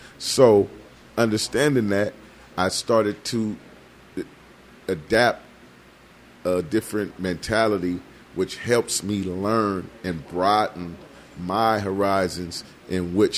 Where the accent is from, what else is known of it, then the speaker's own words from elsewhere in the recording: Oakland, California, United States; well, I come from Oakland, California. You know what I'm saying? The birth of the Panthers and stuff like that.